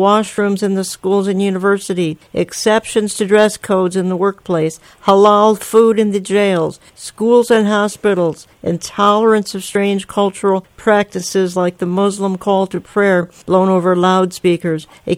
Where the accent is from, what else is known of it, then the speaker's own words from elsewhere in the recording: Minnesota, United States; a problem that is extremely prominent in my home state, Minnesota